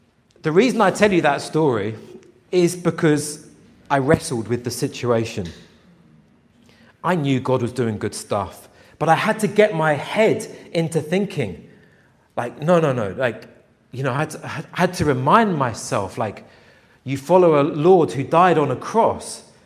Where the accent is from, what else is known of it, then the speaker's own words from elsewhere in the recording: England, United Kingdom; I don't, you know, I'm English as well, so I don't want to fuss